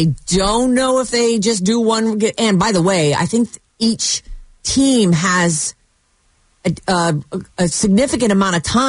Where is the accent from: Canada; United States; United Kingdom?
United States; East Coast; growing up on the East Coast, like, after everyone, we'd eat dinner at 1 o'clock at my grandmother's house